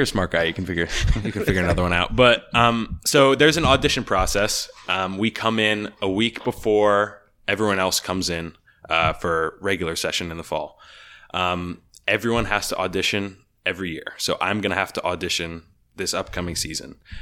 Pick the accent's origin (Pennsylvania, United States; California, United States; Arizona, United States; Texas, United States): Pennsylvania, United States; Camp Hill; So I'm from Camp Hill, Pennsylvania, right down the road. I played in the band at Cumberland Valley High School for 4 years.